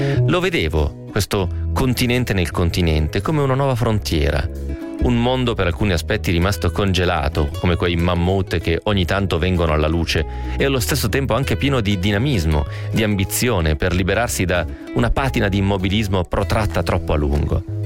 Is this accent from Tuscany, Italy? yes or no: yes; Tuscany, Italy; anche nel mio paesino toscano